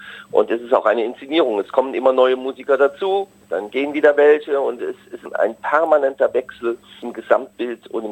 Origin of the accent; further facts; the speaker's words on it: Rhineland, Germany; Wir kommen ja alle aus dem Rheinland